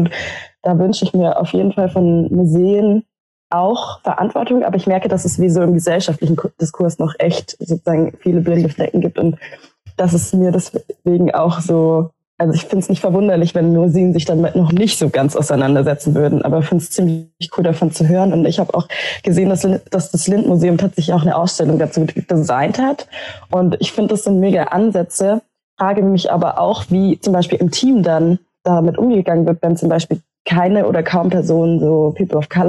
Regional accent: Stuttgart, Baden-Württemberg, Germany; aber ich bin selber in Stuttgart aufgewachsen

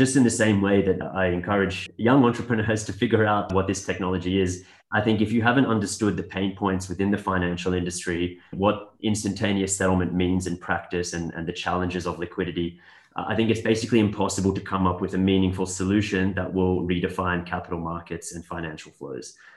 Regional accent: Australia; moved away; I'm originally from Australia, as I mentioned, and I started my career at KPMG, actually, in the private enterprise group.

